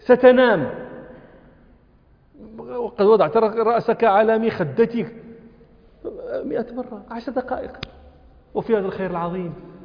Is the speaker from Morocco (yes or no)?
yes; Rabat, Rabat-Salé-Kénitra, Morocco; أنا من جنس غير جنس أهل طنجة، أنا من أهل الرباط من شاء ومولدا، ومن أهل دكالة وصولا، ففي جميع الأحوال لست من أهل طنجة.